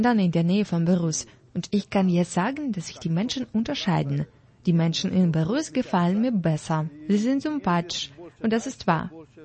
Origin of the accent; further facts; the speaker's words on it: Delhi, India; Ich komme aus Delhi, der Hauptstadt Indiens.